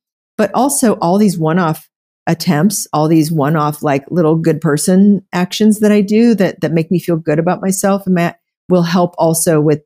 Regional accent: Oklahoma, United States; So there, you know, I come from a background where I grew up in Oklahoma, and when I graduated high school, I was eating 3 squares of meals a day through a drive-thru.

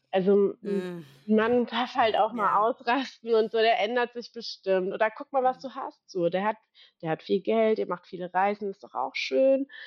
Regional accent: Ludwigshafen am Rhein, Rhineland-Palatinate, Germany; ich komme eigentlich aus Ludwigshafen am Rhein, sagt dir vielleicht nichts

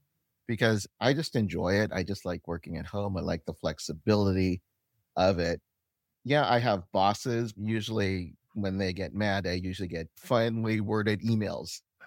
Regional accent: Sacramento, California, United States; now in San Diego, United States; I live here in San Diego. I grew up in Sacramento, by the way, Phoebe.

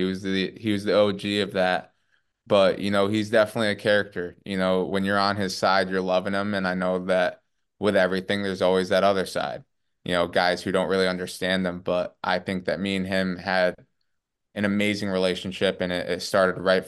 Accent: Syracuse, New York, United States; You know, that's where I'm from. I'm from Syracuse. So it was really just all about going to the Dome and watching those guys play

